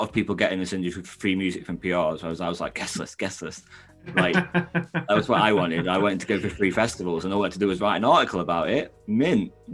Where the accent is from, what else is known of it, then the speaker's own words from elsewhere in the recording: Stoke-on-Trent, West Midlands, United Kingdom; Obviously, I'm from Stoke. So like the best thing about Stoke-on-Trent when you're like 18 to 21